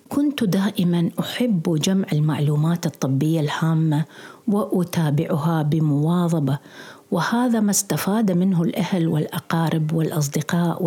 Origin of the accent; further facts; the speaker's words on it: Hillah, Babylon Governorate, Iraq; أول تعييني مثل ما كان وما زال يسمى بالقرى والأرياف كان في الحلة مسقط رأسي، وبعد فترة عملت في وزارة الصحة في بغداد